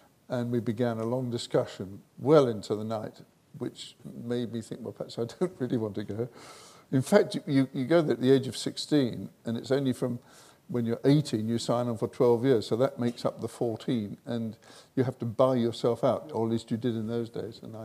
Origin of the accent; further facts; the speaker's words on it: Hooley, South East England, United Kingdom; I grew up in Surrey, a little village called Hooley